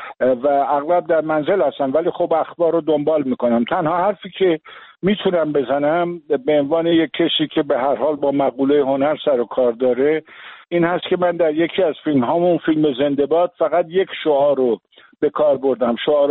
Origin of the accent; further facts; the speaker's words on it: Iran; همه ما ایرانی هستیم